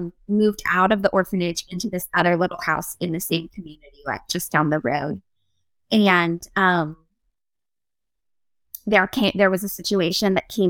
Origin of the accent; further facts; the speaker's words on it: Broadway, United States; so I grew up in Broadway. My husband grew up in Franklin.